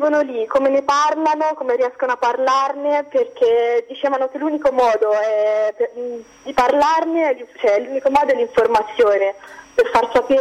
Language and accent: Italian; Tuscany, Italy; ho 17 anni e vengo dalla provincia di Arezzo.